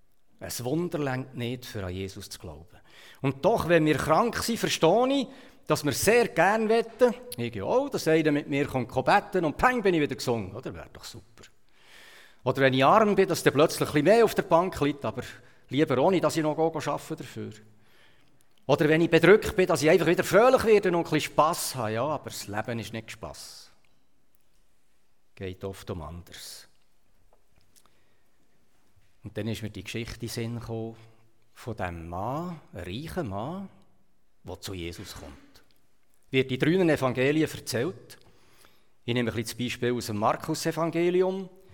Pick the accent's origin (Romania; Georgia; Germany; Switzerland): Switzerland; Wenn ich als Schweizer eine Israel-Reise mache, dann sehe ich kaum Berge.